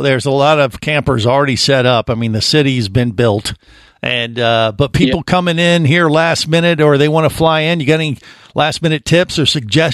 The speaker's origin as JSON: {"language": "English", "town": "Cincinnati", "region": "Ohio", "country": "United States", "tie": "born or raised there", "lives_now": "Orlando, United States", "said": "I mean, I grew up in Cincinnati. We used to have this Labor Day fireworks thing on the Ohio River that was massive every year."}